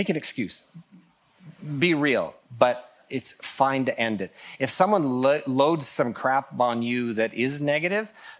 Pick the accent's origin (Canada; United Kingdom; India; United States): Canada; We're Canadian, so it's very hard to impolitely interrupt somebody.